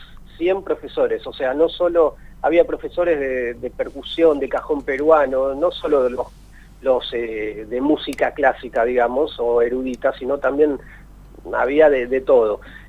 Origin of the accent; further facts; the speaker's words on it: Argentina; Yo ahí en Curitiba mostré algunas cosas siendo argentino